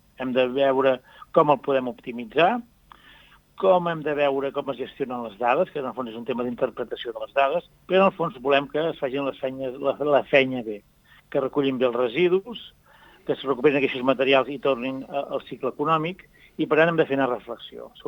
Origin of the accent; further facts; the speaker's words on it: Riudecanyes, Catalonia, Spain; Jo soc de Riudecanyes, al Baix Camp, sí, a quilòmetres de Fonseca.